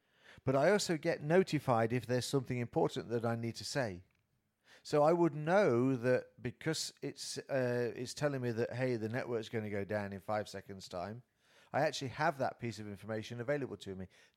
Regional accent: England, United Kingdom; It knows I'm English.

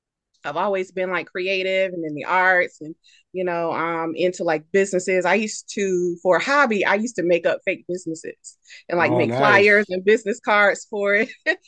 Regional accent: South Carolina, United States; So I'm from South Carolina. Beach music is huge there.

